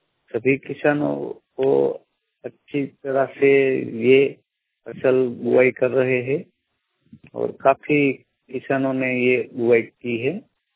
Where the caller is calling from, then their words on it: Kadiyana, Gujarat, India; मैं गुजरात से बोल रहा हूँ और मेरा जिला है सुरेंद्रनगर और तालुका है हरवद और मेरे गांव का नाम है कड़ियाणा।